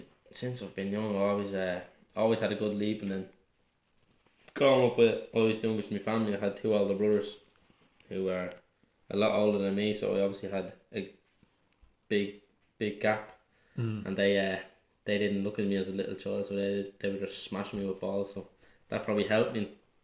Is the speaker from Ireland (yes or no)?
yes; Ballymun, Leinster, Ireland; I'm coming from Ballymun over here, and I'm like, absolutely pissed.